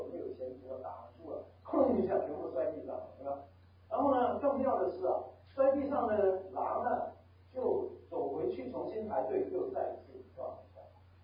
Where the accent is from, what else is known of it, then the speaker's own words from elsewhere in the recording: Macau; born there; 我在一个最小的地方出生的，据说小到地图书也都找不到。啊，讲出来我不知道有没有听过。啊，现在是属于中国了，据说叫做澳门。